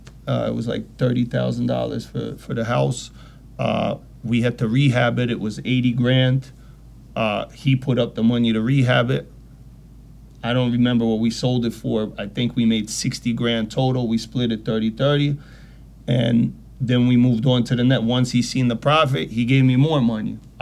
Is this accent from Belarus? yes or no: yes; Belarus; I'm from Russia, from Soviet Union, from Belarus, a Russian Jew.